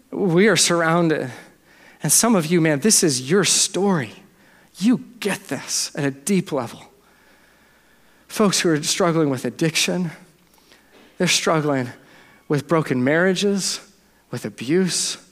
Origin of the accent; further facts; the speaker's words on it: Dallas, Texas, United States; Okay, I'm from Dallas, it's not my fault, blame my parents.